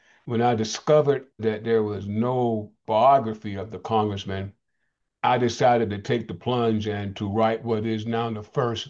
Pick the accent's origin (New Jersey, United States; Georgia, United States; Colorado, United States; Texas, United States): Georgia, United States; Savannah; when I was an undergraduate student at Savannah State College down in my hometown of Savannah, Georgia.